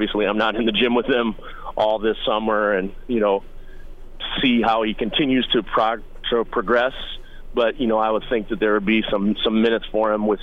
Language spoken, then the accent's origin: English; Iowa, United States; I'm originally from Iowa, so, you know, I grew up about an hour from Iowa City.